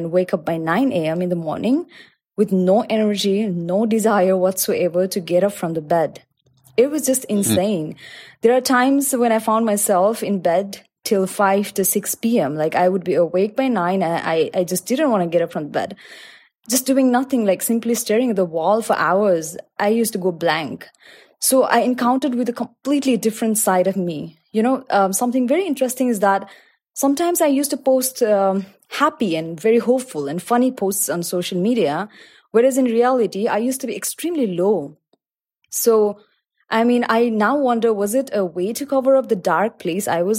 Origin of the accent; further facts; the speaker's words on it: Kathmandu, Bagmati, Nepal; And I had come to my hometown on December 2019, Kathmandu, which is relatively a lot smaller city than Shenzhen and Dubai.